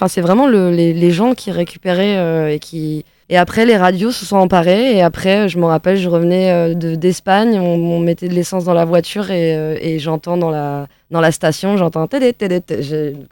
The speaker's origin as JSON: {"language": "French", "country": "France", "said": "Voilà, je suis française, quoi."}